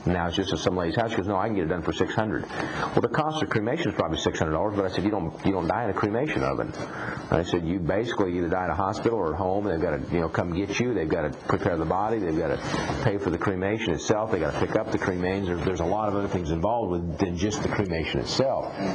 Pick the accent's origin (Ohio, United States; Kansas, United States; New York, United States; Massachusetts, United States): Kansas, United States; Hays; My mom and dad were both funeral directors when I grew up back in Hayes, Kansas in the 60s and 70s.